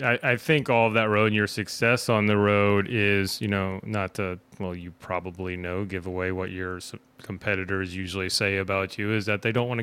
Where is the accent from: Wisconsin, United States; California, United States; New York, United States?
California, United States; Growing up in California, West Coast, racing on the West Coast, especially cyclocross